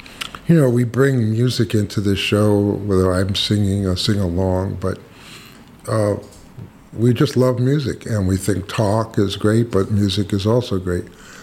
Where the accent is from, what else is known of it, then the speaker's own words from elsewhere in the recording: New York, United States; I know this pretty good stuff, and I'm from New York, this is also.